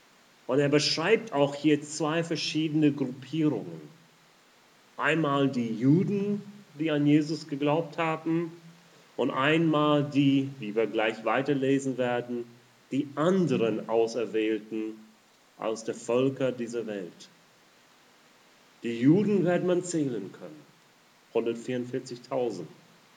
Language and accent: German; United States; German is a second language; In den Vereinigten Staaten, wo ich aufgewachsen bin